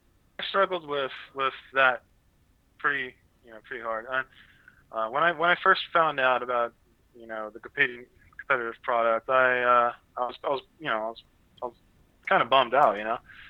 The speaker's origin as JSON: {"language": "English", "country": "United States", "said": "he's from the UK, I'm from the United States, right?"}